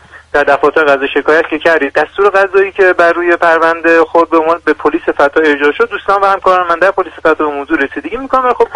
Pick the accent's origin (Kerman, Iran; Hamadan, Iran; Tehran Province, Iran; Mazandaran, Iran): Mazandaran, Iran; Babol; now in Paris, France; من بچه شمالم. من در اصالتا مازندرانی هستم.